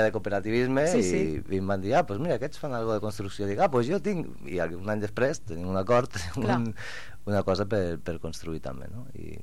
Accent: Lleida, Catalonia, Spain; now in El Prat de Llobregat, Spain; jo que soc forani, entre cometes, ara ja diem que soc lleidatà de Potablava, no?

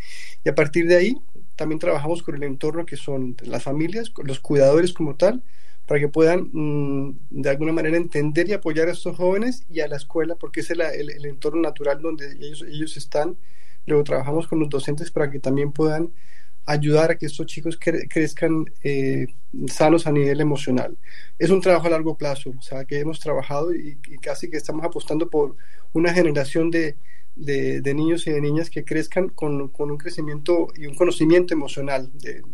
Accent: Colombia; Y como colombianos, tú que eres colombiana, sabes que los colombianos siempre creemos que las cosas pueden estar mejor.

